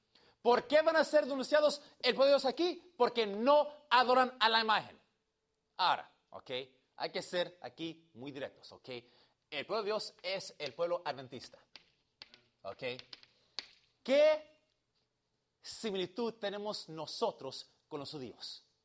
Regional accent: Cuba; Soy cubano

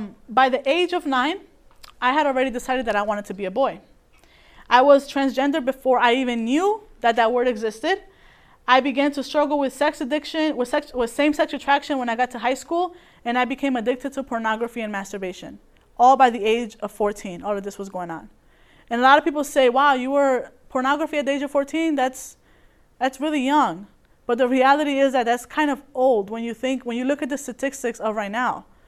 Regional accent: Bridgeport, Connecticut, United States; I come from Connecticut, and the city that I live in, or that I lived in, is Bridgeport. And Bridgeport is known to be one of the most dangerous cities in the United States.

